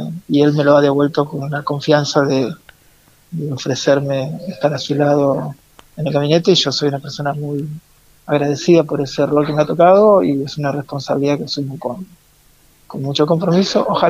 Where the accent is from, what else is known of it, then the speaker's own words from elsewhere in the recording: Neuquén, Argentina; Sí, yo soy de Neuquén